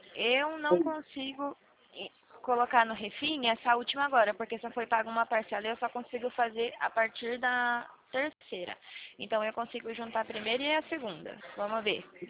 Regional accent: São Paulo, Brazil; sou daqui do interior de São Paulo

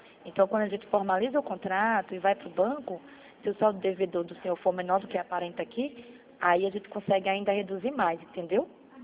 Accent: Jaraguá do Sul, Santa Catarina, Brazil; Nós somos de Jaraguá do Sul.

